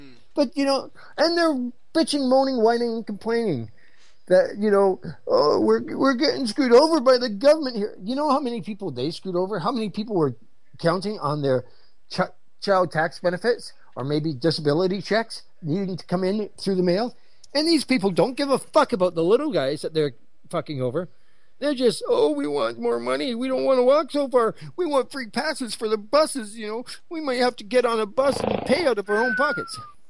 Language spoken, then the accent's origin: English; Ontario, Canada; I grew up in Ontario.